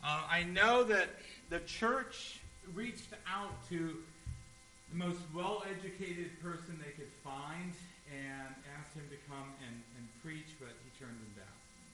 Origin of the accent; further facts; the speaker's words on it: Holiday, Florida, United States; We are from Holiday, Florida. It's in the Tampa Bay area. My house is 950 feet from the Gulf of Mexico.